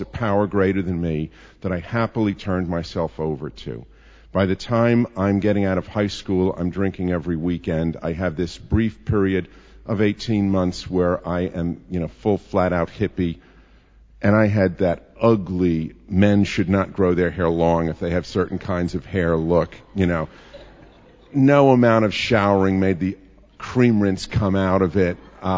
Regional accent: New York City, New York, United States; I was born in Flushing, Queens. I'm a native New Yorker, if you count the outer boroughs as constituting native New Yorker.

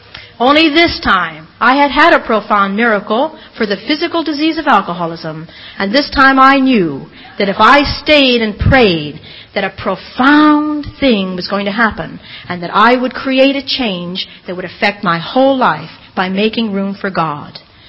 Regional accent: Ireland; Now, I'm Irish. I embellish.

